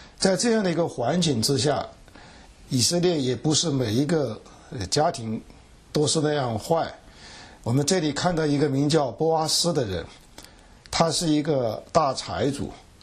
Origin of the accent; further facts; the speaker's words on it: China; 我们中国人以前打招呼都是问你吃了吗？现在不问你吃了吗？现在问你好吗？